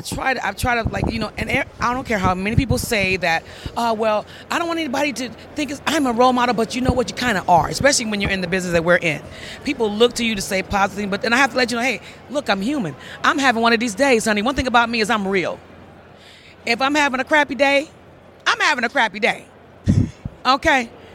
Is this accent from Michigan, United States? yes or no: yes; Detroit, Michigan, United States; I'm from Detroit, so we say Valentine.